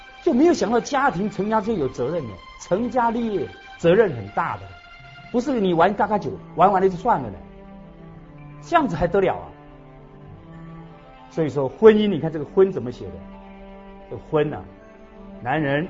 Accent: Taiwan; 以往我们都是外国人这方面是比较差的，哦，男女离婚率那么高，曾几何时我们台湾比他们还要严重

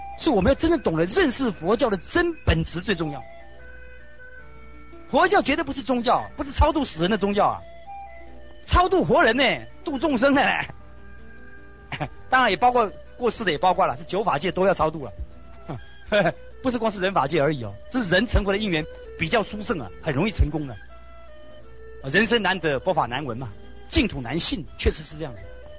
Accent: Daxi, Taoyuan, Taiwan; 另外还有大溪弥陀村，那里是山明水秀，也是我的故乡。

